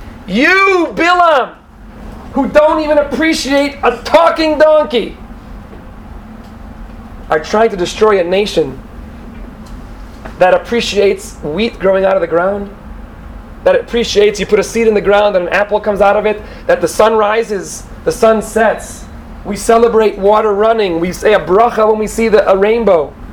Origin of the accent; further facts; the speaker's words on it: Silver Spring, Maryland, United States; I came from Silver Spring, a small neighborhood called Woodside